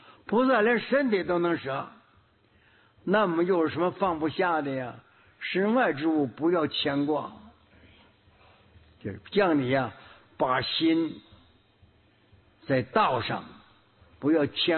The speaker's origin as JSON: {"language": "Chinese", "region": "Northeast China", "country": "China", "said": "我们东北人，东北的水土不好，牙齿都是黄的"}